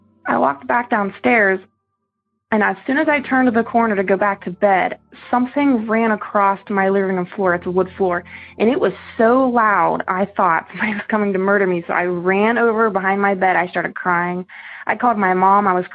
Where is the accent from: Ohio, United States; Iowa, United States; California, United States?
Ohio, United States; Howard; I'm from Howard, Ohio.